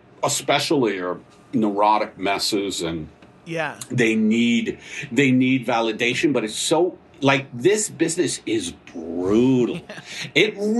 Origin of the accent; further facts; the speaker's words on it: Staten Island, New York, United States; I'm from Staten Island.